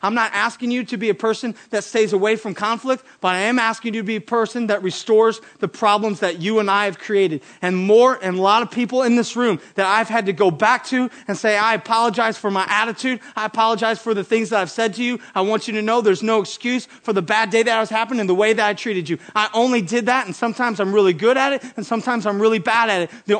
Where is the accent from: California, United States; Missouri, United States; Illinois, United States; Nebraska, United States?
Illinois, United States; Granite City; Sorry, I'm a Granite City guy.